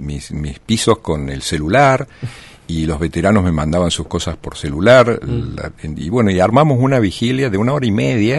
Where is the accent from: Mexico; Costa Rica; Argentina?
Argentina; Somos todos argentinos